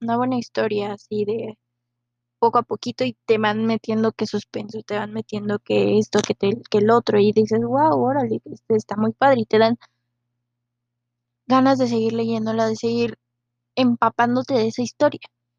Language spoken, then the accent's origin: Spanish; Mexico; al menos en México, yo soy de México